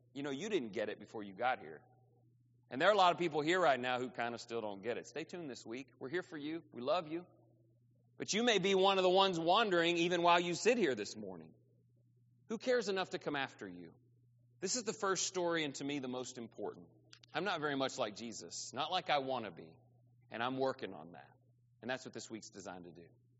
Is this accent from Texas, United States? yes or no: yes; Texas, United States; I'm not a sheep person. I'm from Texas. I don't know what you guys think when you think East Texas. I don't have sheep. I don't have a cowboy hat.